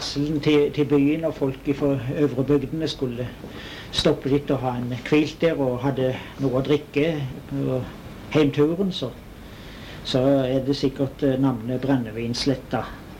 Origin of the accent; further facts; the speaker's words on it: Grindheim, Agder, Norway; Vi kom fra Grindheim i Vest-Agder.